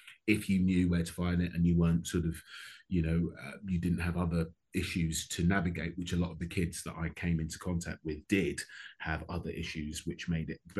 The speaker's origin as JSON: {"language": "English", "town": "Hackney", "region": "London", "country": "United Kingdom", "tie": "born or raised there", "said": "I grew up in Hackney, Toby. You know, Hackney in the 70s and 80s."}